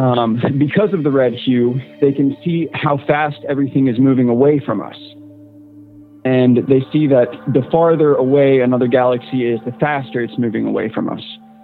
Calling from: Virginia, United States; I am calling from Central Virginia.

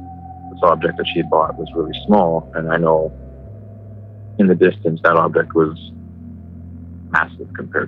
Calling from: Grand Prairie, Canada; from Grand Prairie.

